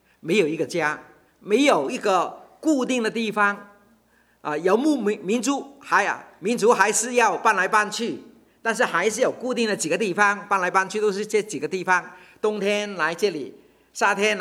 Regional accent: Hong Kong; 我香港出生，香港长大，香港受教育

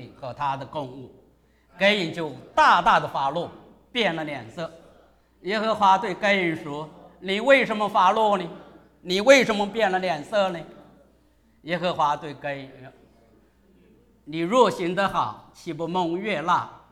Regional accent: China; 我们中国人很多就孝心，养儿防老。

